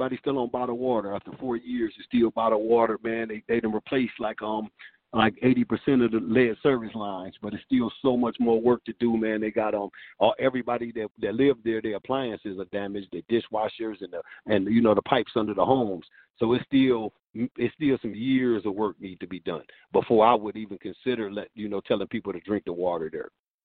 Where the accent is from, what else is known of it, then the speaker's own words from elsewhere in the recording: Flint, Michigan, United States; Growing up in Flint when I was a kid, my parents taught us we couldn't even swim in that water